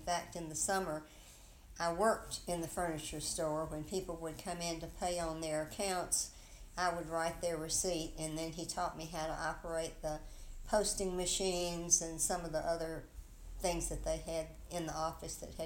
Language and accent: English; Jasper, Alabama, United States; born there; I was born in Jasper, Alabama.